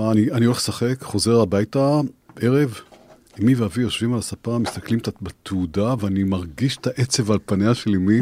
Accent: Ramat Gan, Tel Aviv District, Israel; כשהייתי ילד, הייתי גרתי ברמת גן

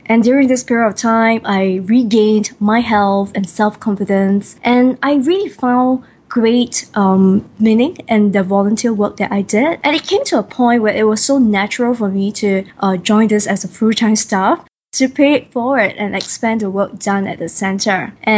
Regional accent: Singapore; Well, I'm a Singaporean Chinese with Teochew dialect.

